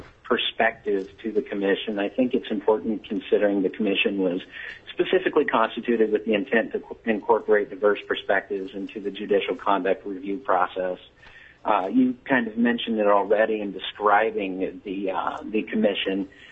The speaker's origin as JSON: {"language": "English", "town": "Ketchikan", "region": "Alaska", "country": "United States", "said": "I'm from Ketchikan, Alaska"}